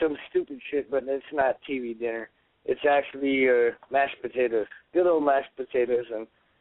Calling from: Lansing, Michigan, United States; I'm from Lansing, Michigan, the capital of Michigan, that is.

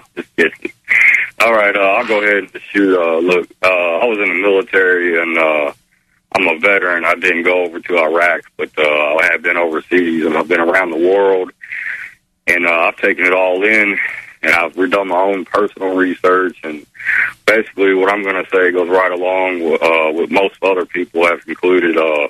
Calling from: Louisville, Kentucky, United States; No, not quite. I'm calling from Louisville, Kentucky.

